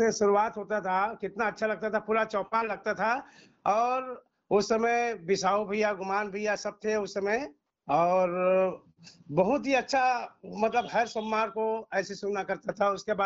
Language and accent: Hindi; Kumhari, Chhattisgarh, India; हमारे गांव है ग्राम कुम्हारी, थाना आरंग, जिला रायपुर।